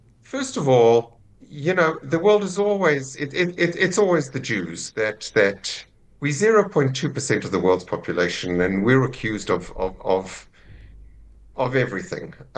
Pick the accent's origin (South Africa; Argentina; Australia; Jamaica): South Africa; now in United States; I'm not Israeli, I'm American. Mm. I'm ex-South African, but I'm American.